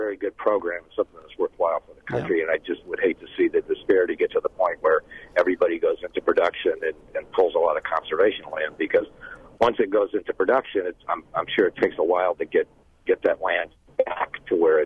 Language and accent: English; New Hampshire, United States; I'm from New Hampshire and just driving through, so I'm not really familiar with the program.